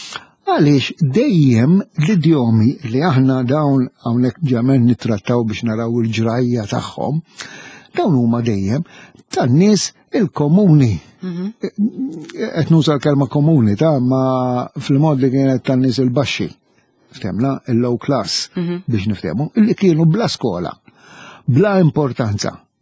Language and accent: Maltese; Gudja, South Eastern Region, Malta; però jiena xi 5-6 snin ilu smajtha minant raħli naħa tal-gudja minn għalija